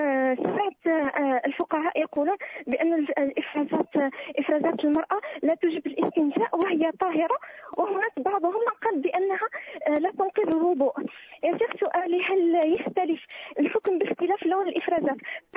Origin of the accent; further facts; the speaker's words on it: Algeria; وأنا من الجزائر يا شيخ